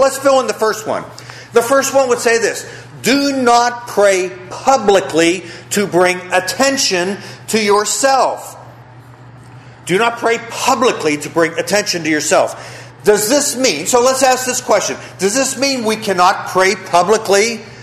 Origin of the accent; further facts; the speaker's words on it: Pittsburgh, Pennsylvania, United States; And that was the first time I realized, growing up in Pittsburgh, I like country music.